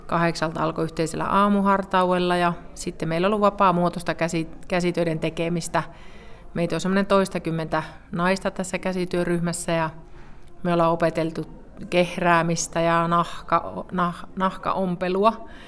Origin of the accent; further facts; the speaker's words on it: Taipalsaari, South Karelia, Finland; ja tuun Taipalsaarelta.